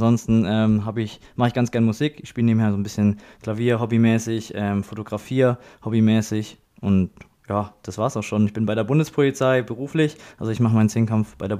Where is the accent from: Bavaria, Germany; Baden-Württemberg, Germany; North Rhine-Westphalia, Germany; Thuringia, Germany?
Baden-Württemberg, Germany; born there; now in Ulm, Germany; ich bin 27 Jahre alt, werde bald 28. Ich wohne in Ulm, bin aber gebürtig aus der Stuttgarter Ecke, aus einem kleinen Dorf vom Land